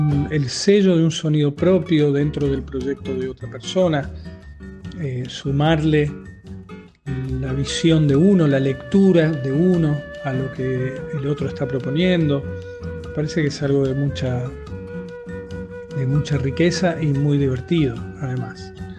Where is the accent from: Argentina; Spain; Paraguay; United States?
Argentina; Córdoba; also born or lived in Rosario; Yo nací en Rosario, mis viejos no eran rosarinos, pero vivían ahí. Y bueno, después muy chico me fui para Córdoba y ahí seguí estudiando y tocando la guitarra.